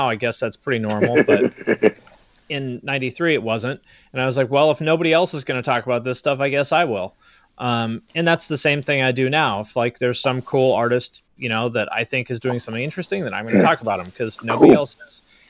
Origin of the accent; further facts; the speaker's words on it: Seattle, Washington, United States; I don't know that I'm the person necessarily to tell that story because you know I'm from Seattle